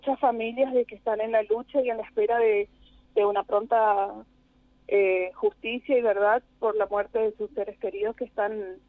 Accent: Alvear, Corrientes, Argentina; Acaba de ser en Alvear. Bien. Porque nosotros somos de Alvear.

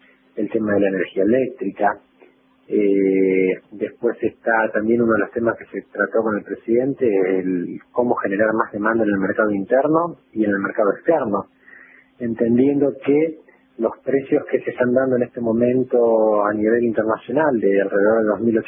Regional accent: Argentina; somos argentinos

